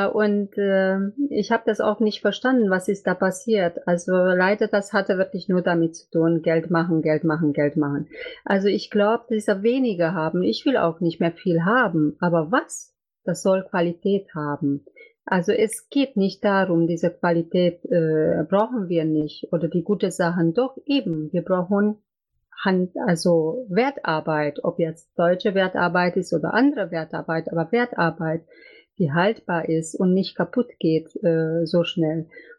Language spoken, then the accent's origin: German; Romania; also born or lived in Germany; now in Austria; Also ich bin in Rumänien groß geworden